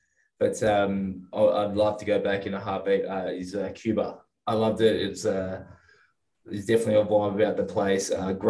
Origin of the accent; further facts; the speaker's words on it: Sydney, New South Wales, Australia; I'm from Sydney originally. Grew up in the inner west here in Sydney. And then, funnily enough, for the last sort of 10 years, last 12 years actually, I've been out of Sydney. So I moved back here at the start of 2021.